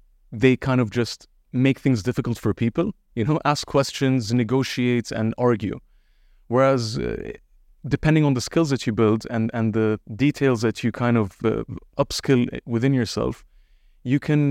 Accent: Dubai, United Arab Emirates; born and raised in Dubai, and we recently set up an Airbnb company or property management company in Dubai.

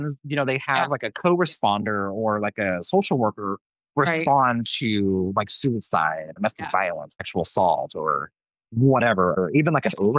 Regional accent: Independence, Missouri, United States; Because my hometown, you know, I grew up in Independence, Missouri.

